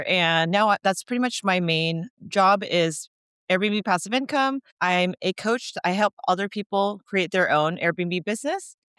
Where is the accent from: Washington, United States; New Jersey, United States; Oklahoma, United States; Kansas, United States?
Washington, United States; Seattle; now in Orange County, United States; Yeah, so I am from Seattle originally, but I am now currently based in Orange County, California